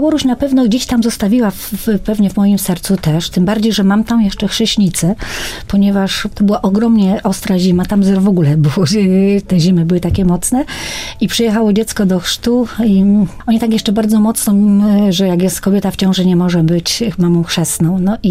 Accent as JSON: {"language": "Polish", "town": "Kraków", "region": "Lesser Poland", "country": "Poland", "said": "jak byłam jeszcze na południu Polski, no bo pochodzę z Krakowa"}